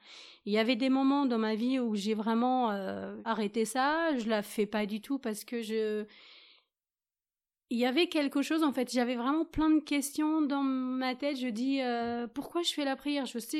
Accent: Algeria; j'ai 42 ans, je suis musulmane. J'ai grandi en Algérie.

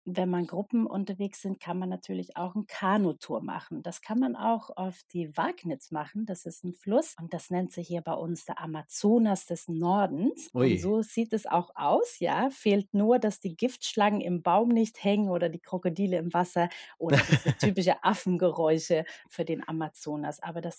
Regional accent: Sweden; German is a second language; now in Lübeck, Germany; ich komme aus Schweden, wohne aber schon seit 20 Jahren hier in das wunderschöne Lübeck.

